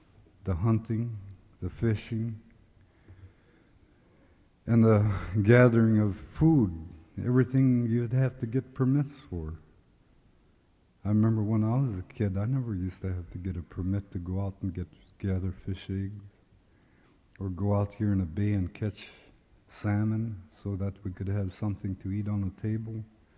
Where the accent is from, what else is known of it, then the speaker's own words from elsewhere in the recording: Klawock, Alaska, United States; I was born and raised here in Klawak. … My mother never went to school, but spoke broken English.